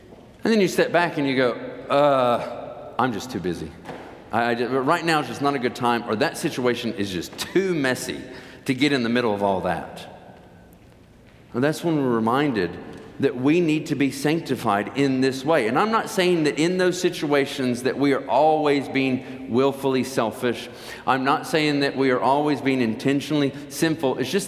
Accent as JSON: {"language": "English", "region": "Tennessee", "country": "United States", "tie": "born or raised there", "said": "Nearly 2 years ago, my mother died, and she was quite well known in my hometown. It was a three-hour visitation in East Tennessee at the church there."}